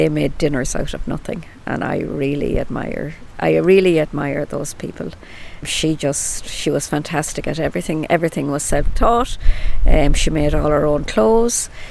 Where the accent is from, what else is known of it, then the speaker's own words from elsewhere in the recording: Sligo, Connacht, Ireland; also born or lived in north of Ireland; I'm from Sligo, born in the north of Ireland, but living all my life in Sligo.